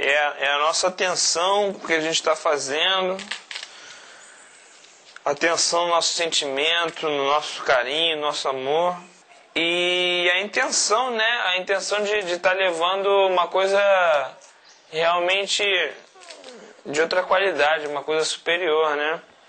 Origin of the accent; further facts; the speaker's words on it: Rio de Janeiro, Brazil; eu sou do Rio de Janeiro, Brasil.